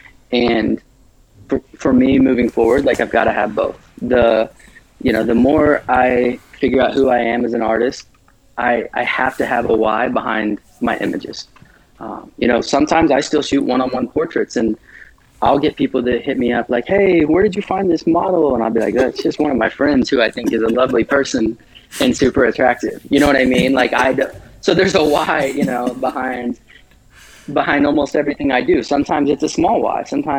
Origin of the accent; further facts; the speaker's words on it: Midwest, United States; I grew up playing sports in the Midwest, but basketball was always my thing.